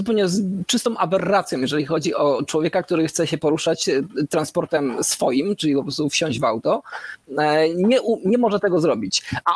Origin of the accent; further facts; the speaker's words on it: Kraków, Lesser Poland, Poland; ja z Krakowa pochodzę, ja się od niego odciąłem, od tego miasta